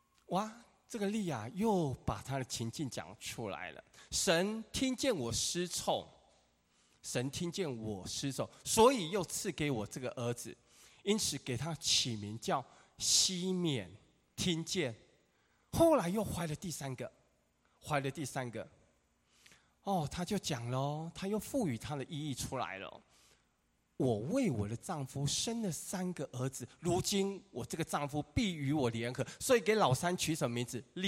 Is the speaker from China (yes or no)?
no; Taiwan; 跟我们中国人，特别我们台湾农业社会，是有一些靠近的